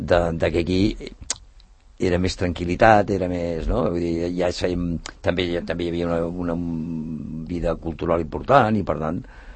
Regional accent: Barcelona, Catalonia, Spain; Jo sóc de Barcelona

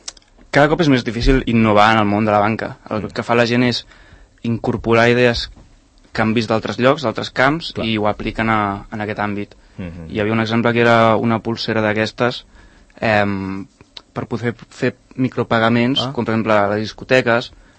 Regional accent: Catalonia, Spain; som catalans i al final aquí cadascú vol pagar el seu

